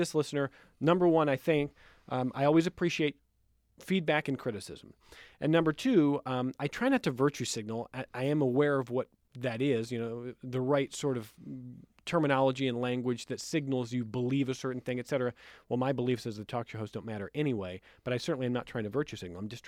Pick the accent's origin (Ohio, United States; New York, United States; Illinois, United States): Ohio, United States; Cleveland; So I grew up in the Fairport of Cleveland, a suburb of Cleveland, Ohio